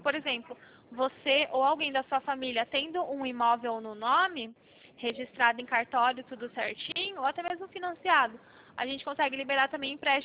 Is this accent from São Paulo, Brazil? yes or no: yes; São Paulo, Brazil; A gente é de São Paulo, do interior de São Paulo.